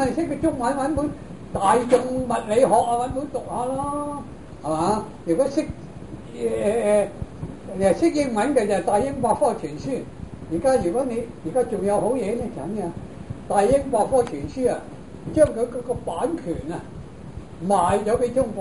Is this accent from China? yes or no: no; Japan; Chinese is a second language; 那我們日本人就說，一個中產而受過高等教育的人，他屋企呢都有一個小型的圖書室的